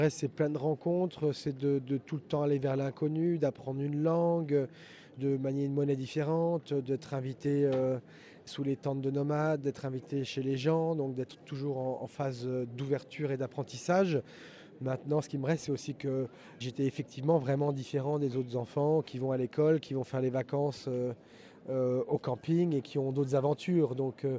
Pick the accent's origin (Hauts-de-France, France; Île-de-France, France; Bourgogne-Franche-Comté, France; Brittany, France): Brittany, France; je suis breton à l'origine.